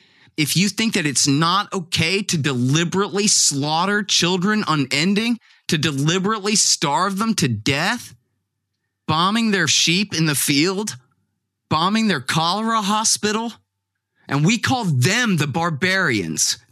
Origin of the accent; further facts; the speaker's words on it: Texas, United States; I want to say that I'm not just an American. I'm a Texan